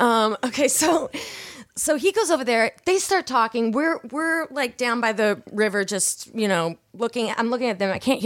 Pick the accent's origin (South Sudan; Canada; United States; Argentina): United States; Seattle, Washington; We were just playing. I'm from Seattle, you know.